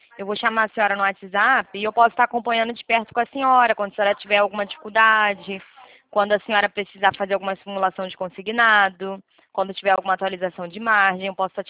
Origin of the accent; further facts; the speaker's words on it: Rio de Janeiro, Brazil; eu também sou do Rio